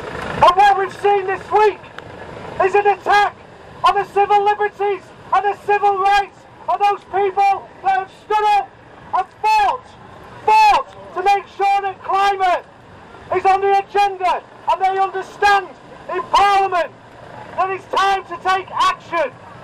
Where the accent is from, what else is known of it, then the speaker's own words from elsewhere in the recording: Blackpool, North West England, United Kingdom; which makes me feel at home because I'm from Blackpool.